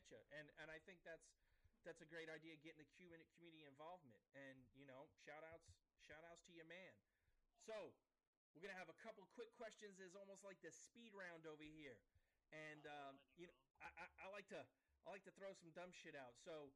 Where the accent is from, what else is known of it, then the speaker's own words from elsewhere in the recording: New York, United States; I'm from New York. I had all types of crazy dogs.